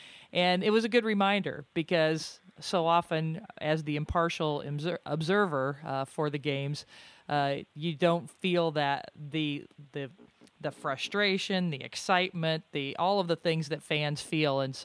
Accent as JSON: {"language": "English", "region": "Nebraska", "country": "United States", "tie": "born or raised there", "said": "And I grew up in Nebraska, and so the Husker football is is part of my blood, part of my DNA."}